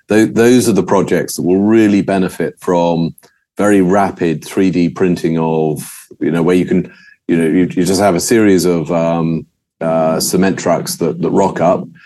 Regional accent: England, United Kingdom; So when you go along and you say, oh, we're from England, because everyone always asks where you're from, they're very happy to talk to you.

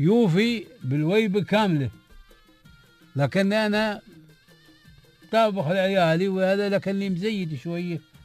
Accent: United Arab Emirates; أنا إماراتي

